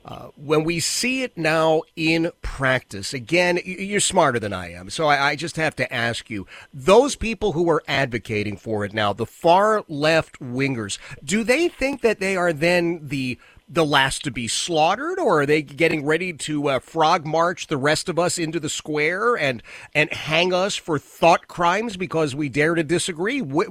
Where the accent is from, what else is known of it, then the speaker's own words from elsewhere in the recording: Philadelphia, Pennsylvania, United States; I grew up in Philadelphia.